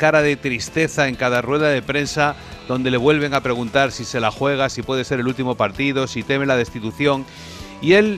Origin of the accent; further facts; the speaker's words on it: Jaraicejo, Extremadura, Spain; also born or lived in Cáceres; Sí, soy de Jaraicejo, pero nací en Cáceres, el 12 de abril de 1968, Viernes Santo.